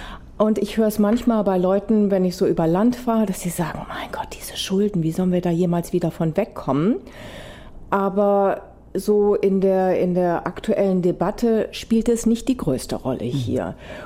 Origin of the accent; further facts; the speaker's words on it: Germany; Ich sag das mal selber als Deutsche. Im Ausland wird einem das noch deutlicher.